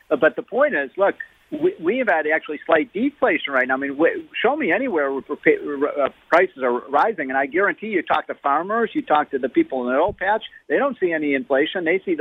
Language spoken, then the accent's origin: English; Illinois, United States; It's New York, New Jersey, Connecticut, and my home state of Illinois.